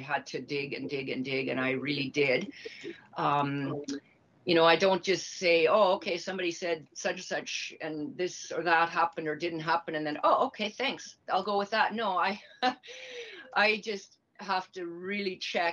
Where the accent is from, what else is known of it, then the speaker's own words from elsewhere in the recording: Canada; That's where my parents came from. They immigrated to Canada in the early 1950s. I was born in Canada, born and raised in Canada, but we still had strong connections to the motherland, or the fatherland, Vaterland.